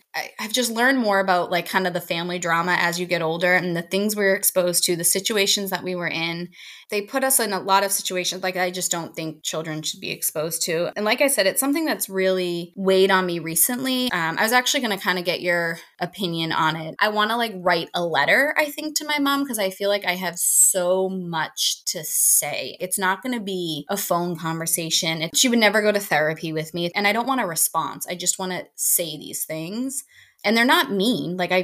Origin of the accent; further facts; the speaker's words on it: Massachusetts, United States; So I grew up right outside of Boston.